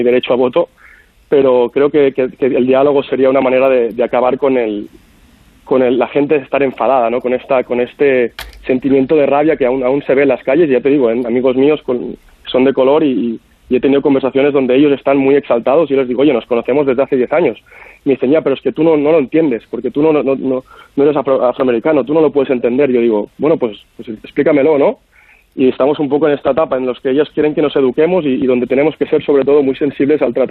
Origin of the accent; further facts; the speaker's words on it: Spain; now in Los Angeles, United States; yo me crié y he crecido en España y nunca he tenido que vivir una situación así. Y es mi primer año en Los Ángeles, todo lo que viví en Minneapolis